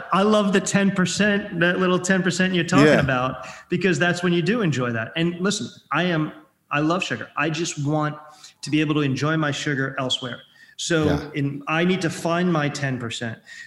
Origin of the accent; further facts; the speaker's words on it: Staten Island, New York, United States; So I grew up in New York, and I'm a borough boy. I grew up in Staten Island.